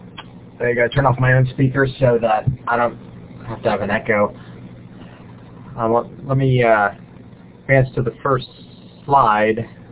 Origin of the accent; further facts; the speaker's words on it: Maryland, United States; now in Richmond, United States; They're in Inner Harbor. I grew up in Maryland. And a huge Baltimore Orioles fan.